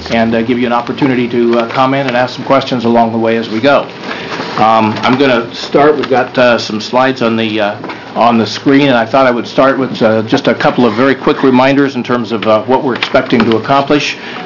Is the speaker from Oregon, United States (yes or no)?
yes; Portland, Oregon, United States; I'm from Portland, and with me is Lillian Shirley, our co-chair, also from Portland